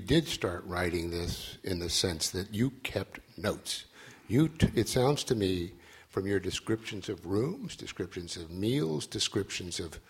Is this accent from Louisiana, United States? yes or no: no; Oklahoma, United States; I grew up in the Midwest also. I didn't see New York until I went away to college.